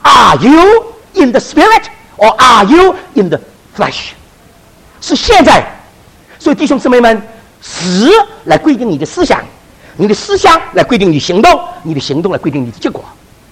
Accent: China; 我们中国人最会讲话，真的，这个心放在什么地方？

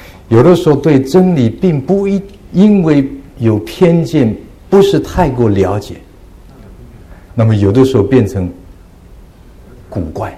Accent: China; 我们中国的礼貌，比如说男孩女孩一起跑，对不对？我们中国人说礼让，对不对？

